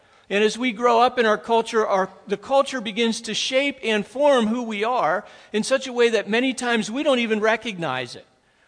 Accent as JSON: {"language": "English", "country": "United States", "said": "what my perspective is as American Christian. Because I grew up in my culture."}